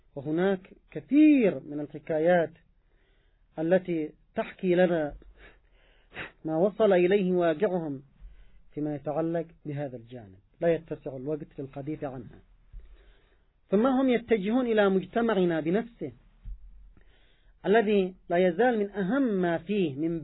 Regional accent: Yemen; عندنا في اليمن

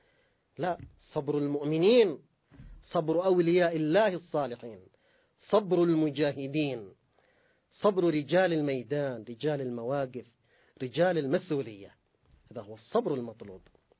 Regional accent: Yemen; نحن كشعب يمني من واقع انتمائنا الإيماني

